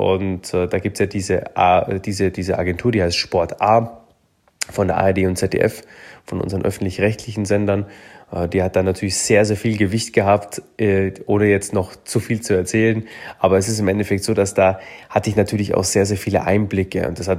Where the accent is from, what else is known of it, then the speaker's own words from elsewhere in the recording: Munich, Bavaria, Germany; Ich bin in München groß geworden und ich konnte mir da eben zu dem Zeitpunkt nicht vorstellen, irgendwo anders zu leben. Damals war ich Anfang 20